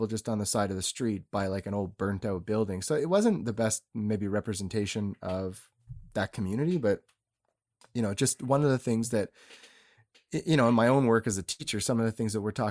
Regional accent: Canada; I'm Canadian

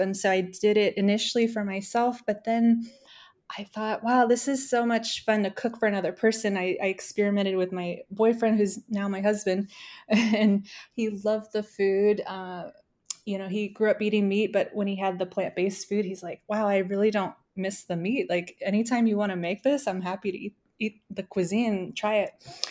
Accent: Virginia, United States; I grew up in Northern Virginia, so just outside of Washington, D.C., very diverse area.

